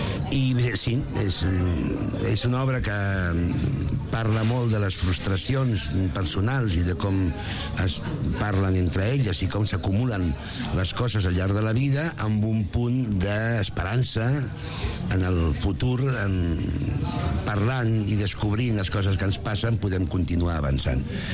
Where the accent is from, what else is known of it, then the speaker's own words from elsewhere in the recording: Barcelona, Catalonia, Spain; Jo soc barceloní